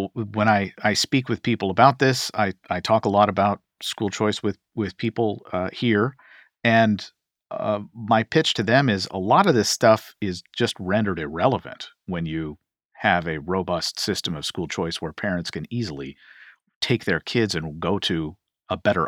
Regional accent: Kentucky, United States; 2021, the year of school choice, didn't work out as hoped in my home state of Kentucky

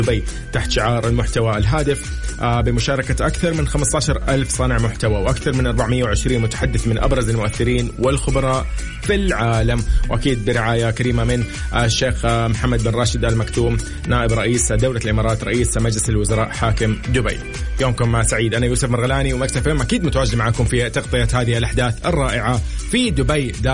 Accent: Saudi Arabia; اللي يتمثلنا نحن كسعوديين كابناء يعني السعوديه

